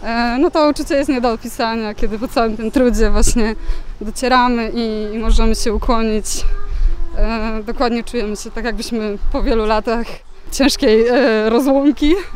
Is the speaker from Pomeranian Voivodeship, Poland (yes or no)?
no; Ostrów Wielkopolski, Greater Poland Voivodeship, Poland; Nie, ja jestem z Ostrowa Wielkopolskiego.